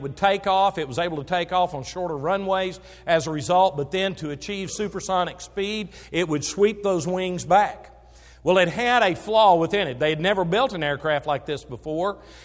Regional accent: Waco, Texas, United States; I grew up near Waco, Texas, and in an area where the testing of Air Force aircraft took place quite often.

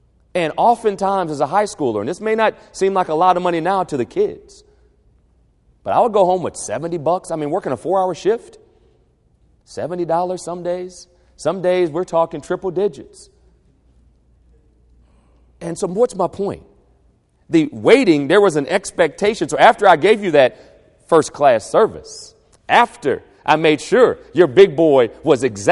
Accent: Toledo, Ohio, United States; when I grew up in Toledo, I worked at a restaurant.

